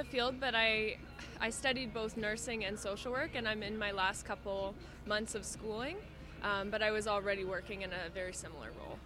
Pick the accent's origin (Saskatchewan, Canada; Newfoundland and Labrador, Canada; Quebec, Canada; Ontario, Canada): Ontario, Canada; Windsor; Windsor, Detroit area, so the Canadian side, but that border.